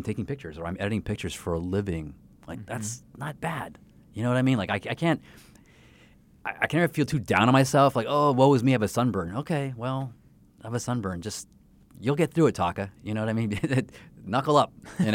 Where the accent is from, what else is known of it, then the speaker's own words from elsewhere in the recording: Canada; now in St. Louis, United States; growing up in Canada.